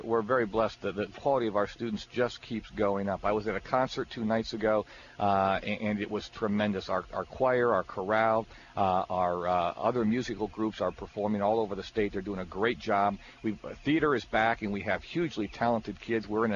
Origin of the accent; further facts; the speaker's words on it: Milwaukee, Wisconsin, United States; I'm from Milwaukee. I know what Marquette University means to Milwaukee.